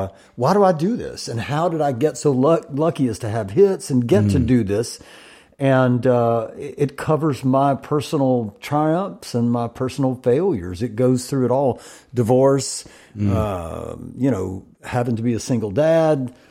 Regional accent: Murfreesboro, Tennessee, United States; the story is I was born and raised in Murfreesboro, when Murfreesboro had 20,000 people

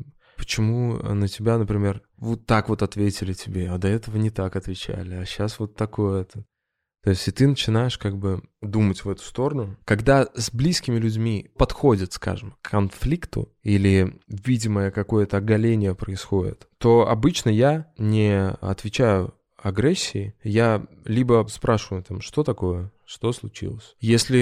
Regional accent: Ulyanovsk, Ulyanovsk Oblast, Russia; moved away as an adult; now in Moscow, Russia; Я из Ульяновска, я переехал в Москву достаточно поздно, в 24 года.

